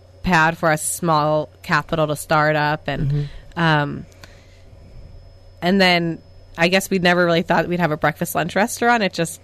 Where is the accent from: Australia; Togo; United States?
United States; Plainview, New York; now in California, United States; Actually, no. I'm born and raised in New York.